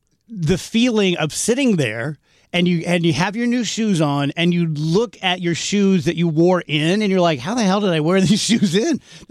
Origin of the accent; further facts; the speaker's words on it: South Roxana, Illinois, United States; growing up in South Roxana, I don't feel like I deserve nice things.